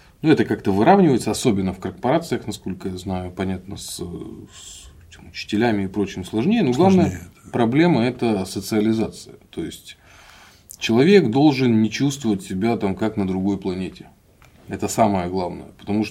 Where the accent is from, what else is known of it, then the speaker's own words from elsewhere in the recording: Novosibirsk, Novosibirsk Oblast, Russia; moved away; я сибиряк, я из Новосибирска, ну, не так долго прожил, отец быстро уехали